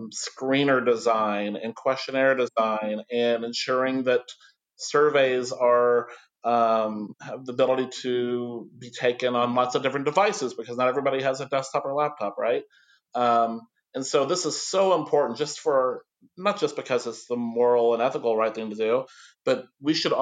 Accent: Fort Knox, Kentucky, United States; I grew up near Fort Knox, Kentucky, and the military, it ensures there's a lot of diversity in your community.

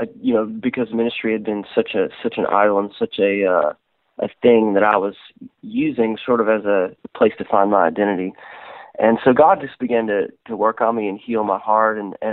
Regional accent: Bible Belt, United States; Basically, I grew up in the Bible Belt. I usually say I grew up in the church, but not in a Christian home.

